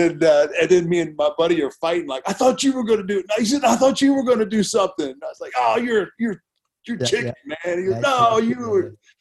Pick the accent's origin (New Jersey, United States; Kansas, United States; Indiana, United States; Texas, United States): Texas, United States; Houston; So I grew up in Houston with Paul Bosch.